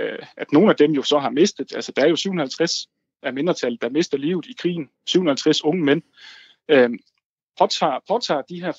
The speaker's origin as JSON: {"language": "Danish", "town": "Tinglev", "region": "Region of Southern Denmark", "country": "Denmark", "tie": "born or raised there", "said": "Jamen, jeg er vokset op i Tinglev. Jeg er tæt på grænsen."}